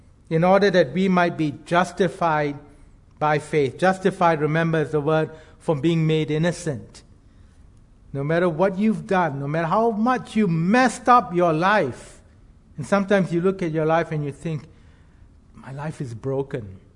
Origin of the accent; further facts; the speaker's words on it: Singapore; when I was really young, growing up in Singapore at school, I think I was 6 or 7